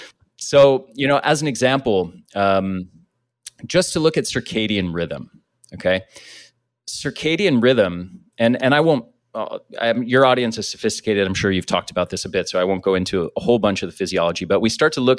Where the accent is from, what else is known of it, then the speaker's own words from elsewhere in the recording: United States; I grew up in the States. I was seeing pharmaceutical ads on TV from the time I was a little kid